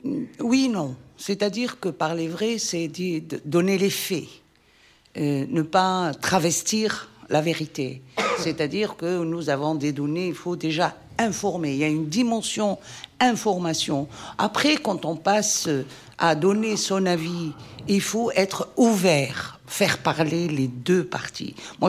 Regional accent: Tunis, Tunis Governorate, Tunisia; Je viens de Tunis, je suis tunisienne, de nationalité citoyenne du monde. J'ai fait mes études de journalisme à Tunis et j'ai continué à Paris

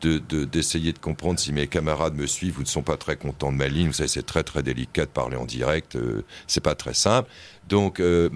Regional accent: France; Je suis français, j'entends like

